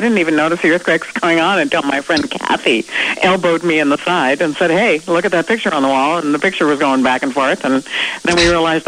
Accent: Seldovia, Alaska, United States; also born or lived in Anchorage / Cordova; I grew up in Seldovia. I was born in Anchorage. I grew up in Cordova and then Seldovia.

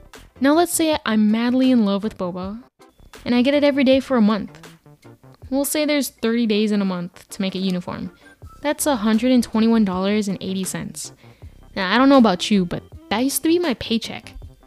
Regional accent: Houston, Texas, United States; But including tax, now I'm from Houston, Texas, so 8.25%

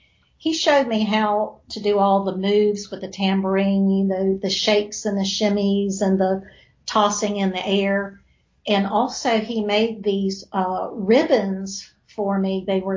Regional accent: Southern United States, United States; accent: Southern; people were so taken aback by my Southern accent.

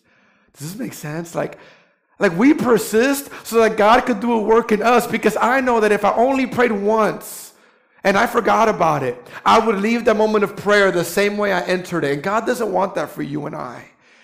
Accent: New York, United States; I'm also a New Yorker. I do everything quickly.

